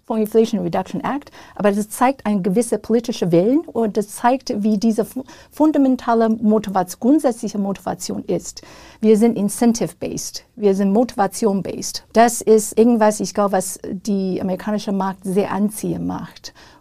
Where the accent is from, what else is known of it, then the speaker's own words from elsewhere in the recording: Taiwan; weil ich bin in Taiwan aufgewachsen.